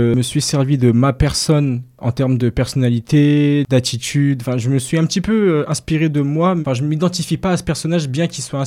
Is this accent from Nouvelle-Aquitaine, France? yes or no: no; Île-de-France, France; moved away as an adult; Je suis un gamin de l'Île-de-France, j'ai grandi en région parisienne, je suis arrivé dans la Marne à l'âge de 18 ans.